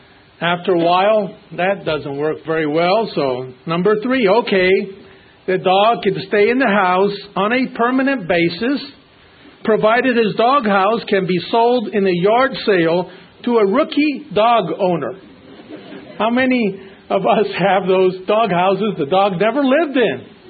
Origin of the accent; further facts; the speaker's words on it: Cuba; moved away; You might know I was originally from Cuba, and I still grieve for the people that still live there.